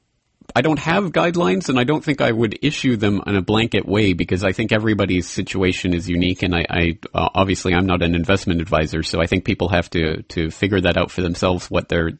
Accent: Canada; now in Japan; Being a Canadian in Japan

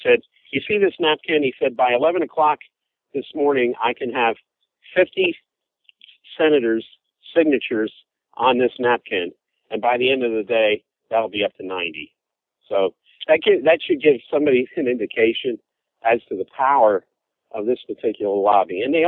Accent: United States; As an American, I find that to be highly insulting, that this Israeli would do that.

